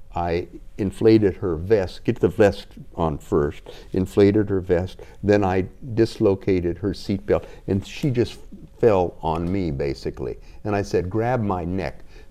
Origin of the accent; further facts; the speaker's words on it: United States; The FBI, because I'm an American, they knew that there were Americans on the airplane.